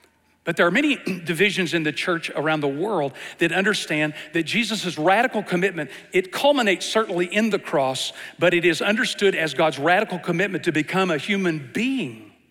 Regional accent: Texas, United States; I'm from East Texas. I'll translate it for you because you don't got it.

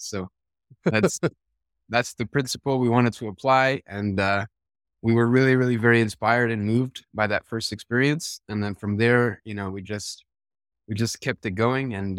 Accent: United States; And so as an American, but also as I'm a dual citizen, I'm also French, visiting my grandparents outside of Paris every year

